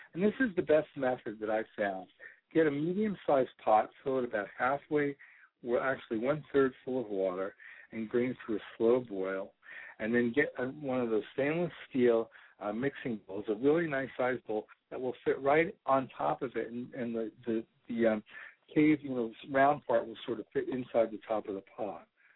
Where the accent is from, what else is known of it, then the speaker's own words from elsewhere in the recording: Brooklyn, New York, United States; growing up in New York, in Brooklyn, at the delicatessen